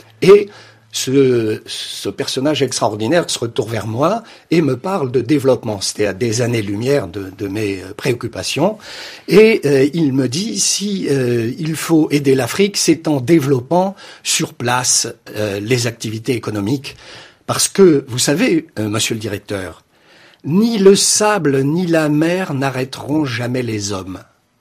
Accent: Morocco; born there; je suis né au Maroc, donc j'ai cette connotation un peu africaine.

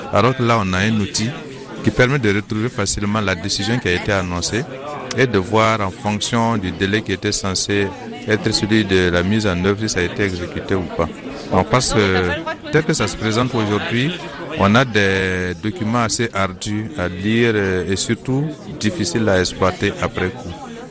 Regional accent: Burkina Faso; je suis du Burkina Faso.

